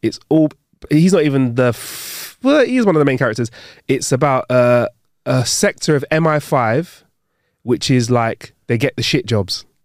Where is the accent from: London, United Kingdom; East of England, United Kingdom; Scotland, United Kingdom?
London, United Kingdom; because we're from London, Sean, if anywhere in the show is somewhere that you've physically been, have a sip as well.